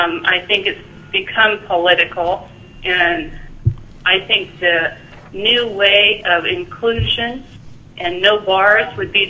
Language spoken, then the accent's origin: English; Kodiak, Alaska, United States; And I grew up in Kodiak. I have a history in Alaska back to the early 50s.